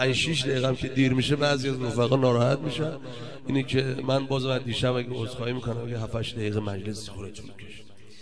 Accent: Iran; آقا اهل ایرانم و همسایه چشمان شما

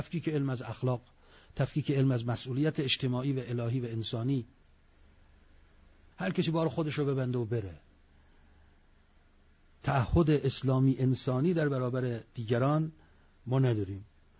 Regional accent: Iran; من و شما توجه کنیم به عنوان یک ایرانی

